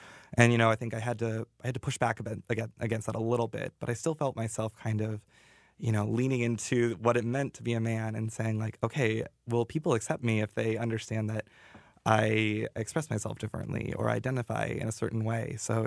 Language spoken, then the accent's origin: English; Montana, United States; Yeah, so I mean, I grew up in Montana, so big cowboy culture there.